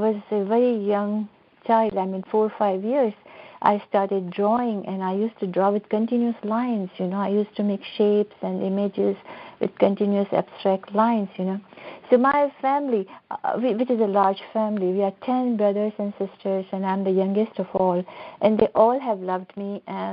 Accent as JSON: {"language": "English", "town": "Ajmer", "region": "Rajasthan", "country": "India", "tie": "born or raised there", "said": "I was born in Ajmer, Rajasthan, and my family has immigrated from Pakistan as refugees to Ajmer. And I was born in Free India in Ajmer."}